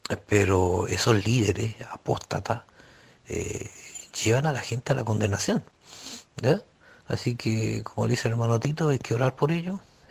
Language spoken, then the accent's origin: Spanish; Chile; yo soy chileno y sepa inglés, francés, portugués